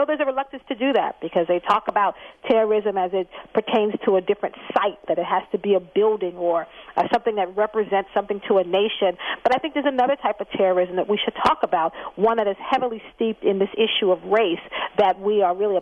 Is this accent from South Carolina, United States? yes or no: yes; Columbia, South Carolina, United States; also born or lived in Washington, D.C.; Well, I was born in Columbia, and I grew up with my parents between Columbia and Lexington, South Carolina, and Washington, D.C.